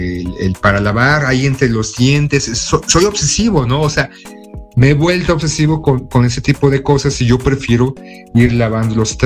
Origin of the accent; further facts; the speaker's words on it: Mexico; porque como mexicano hay que respetar a nuestras mamases